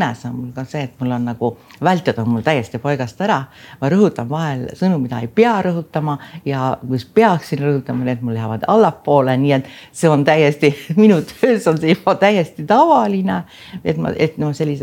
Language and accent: Estonian; Saare County, Estonia